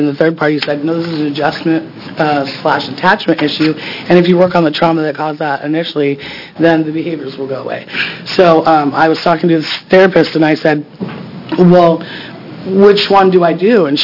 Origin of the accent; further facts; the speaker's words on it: Oregon, United States; I'm from Multnomah County